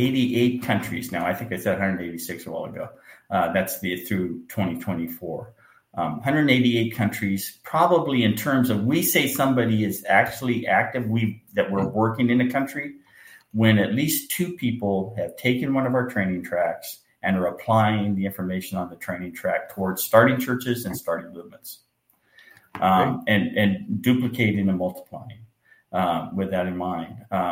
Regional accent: California, United States; And most of them I can't pronounce because I am from California.

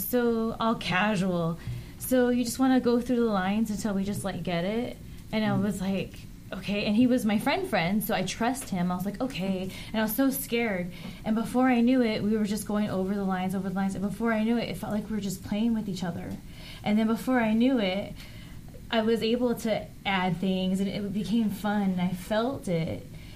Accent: Ontario, California, United States

